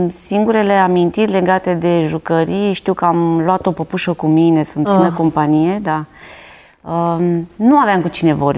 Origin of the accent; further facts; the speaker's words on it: Vălenii de Munte, Prahova, Romania; born there; M-am născut în Vălenii de Munte